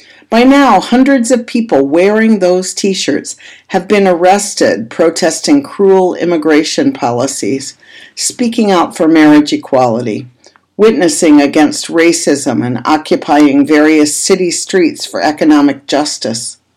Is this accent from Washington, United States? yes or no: no; Minnesota, United States; I've had the privilege here in my home state of Minnesota